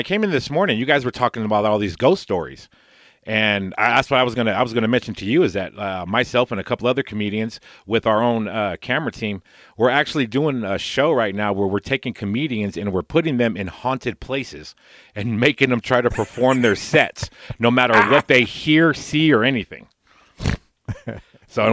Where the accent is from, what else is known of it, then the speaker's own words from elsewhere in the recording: California, United States; I talk about how I was raised in the Bay Area. So, like, I'm probably the first Hawaiian comedian who hasn't performed in Hawaii yet.